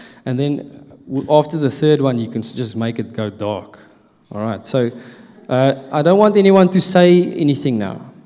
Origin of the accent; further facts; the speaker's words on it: Corriedo, Eastern Cape, South Africa; also born or lived in Windhoek, Namibia; I was born in Windhoek in Namibia, and my parents lived there for 13 years, and then we moved to the Eastern Cape in a very, very small town called Corriedo.